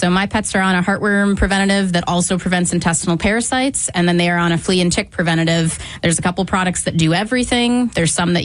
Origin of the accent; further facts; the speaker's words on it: Wisconsin, United States; I'm from Wisconsin and everything froze for months.